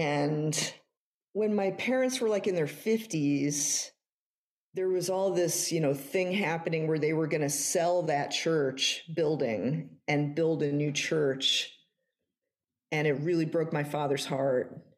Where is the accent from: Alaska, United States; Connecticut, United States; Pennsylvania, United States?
Connecticut, United States; And me and my siblings decided that we were going to gather in Connecticut in our hometown.